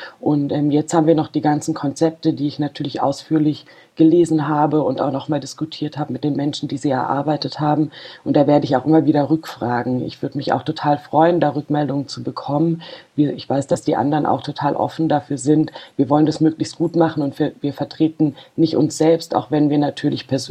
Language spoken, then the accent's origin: German; Freiburg, Baden-Württemberg, Germany; ich komme aus Freiburg, bin da auch geboren